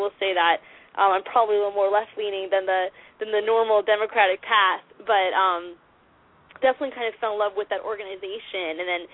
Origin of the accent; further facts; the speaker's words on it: Orlando, Florida, United States; And I was born in Orlando, Florida, born and raised here.